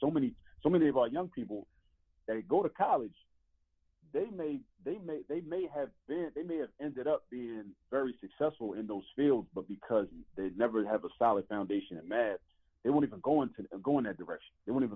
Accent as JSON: {"language": "English", "town": "New York City", "region": "New York", "country": "United States", "tie": "born there", "also_born_or_lived": "Baltimore", "said": "I was born in the Bronx before my family moved to Baltimore. I lived in New York, so I would watch the Yankees and the Mets, right?"}